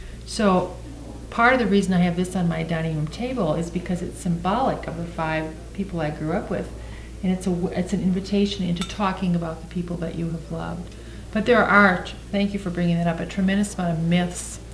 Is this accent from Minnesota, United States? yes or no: yes; Minnesota, United States; I'm from Minnesota, and some of you that may know Minnesota may know of the ARC Retreat Center near Cambridge, Minnesota.